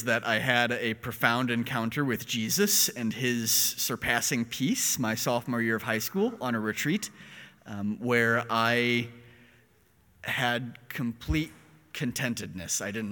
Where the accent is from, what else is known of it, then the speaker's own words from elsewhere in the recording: St. Louis, Missouri, United States; I grew up in St. Louis, so Father Andrew and I actually grew up about 15, 20 minutes away from each other in South St. Louis County.